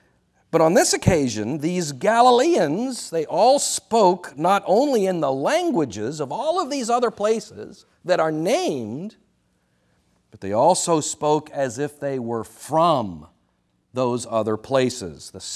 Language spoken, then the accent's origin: English; Texas, United States; I was born and raised in Texas.